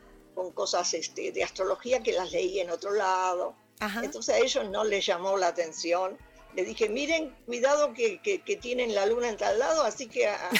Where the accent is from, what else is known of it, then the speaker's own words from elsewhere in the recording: Buenos Aires, Argentina; also born or lived in Río Negro; Soy de Buenos Aires, pero ya estuve.